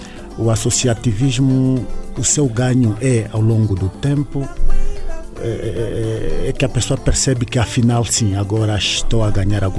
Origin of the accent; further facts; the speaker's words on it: Namibe, Angola; now in Huíla, Angola; creio que sou do Namibe, naturalidade do Namibe, estamos aqui na Willa e desde pequeno